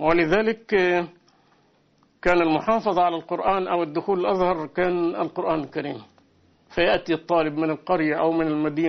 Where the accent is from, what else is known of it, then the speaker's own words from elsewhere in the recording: Upper Egypt, Egypt; البلد عندي أنا هي قرية من صعيد مصر